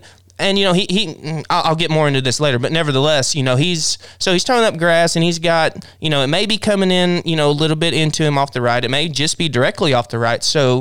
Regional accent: Oklahoma, United States; So all of us growing up in Oklahoma, we know what it's like to play with wind

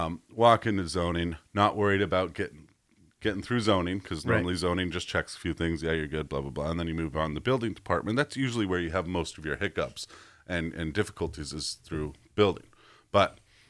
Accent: Denver, Colorado, United States; I grew up like right by Red Rocks. So I could I could have my window open and listen to Red Rocks concerts.

